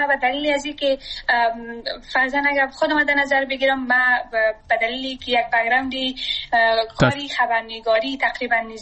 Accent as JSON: {"language": "Persian", "country": "Afghanistan", "said": "من شخصا آرزوی را ندارم که وطنم ترک کنم. من سرمایه وطنم هستم، من اونجا درس خواندم."}